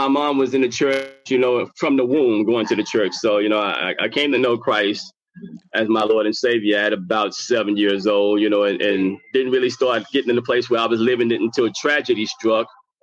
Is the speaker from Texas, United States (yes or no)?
yes; Houston, Texas, United States; I'm actually from Houston, Texas. I'm currently living a stone's throw northwest of Houston, which is Cypress, Texas. Grew up in the northeast area, grew up in the inner city.